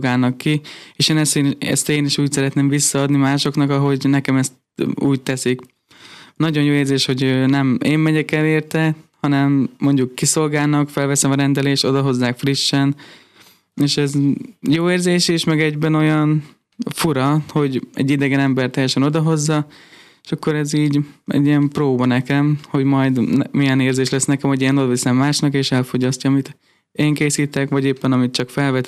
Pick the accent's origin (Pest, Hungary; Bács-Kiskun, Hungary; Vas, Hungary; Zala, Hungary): Bács-Kiskun, Hungary; Kecskemét; Kecskemét.